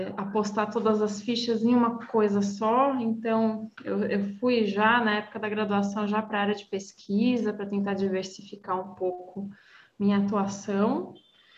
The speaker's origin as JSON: {"language": "Portuguese", "town": "São Caetano do Sul", "region": "São Paulo", "country": "Brazil", "tie": "born or raised there", "said": "Fundação das Artes de São Caetano do Sul, que é a minha cidade natal, né? Eu sou do ABC, gente."}